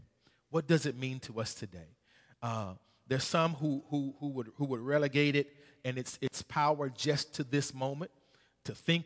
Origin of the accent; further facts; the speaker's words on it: Arkansas, United States; I'm from Arkansas, from the country.